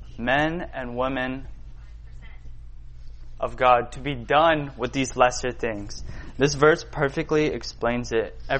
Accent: Richmond, Virginia, United States; So, oh yeah, I guess … I am from Richmond.

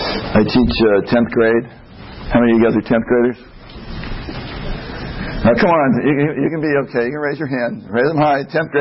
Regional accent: California, United States; So, I'm originally from California.

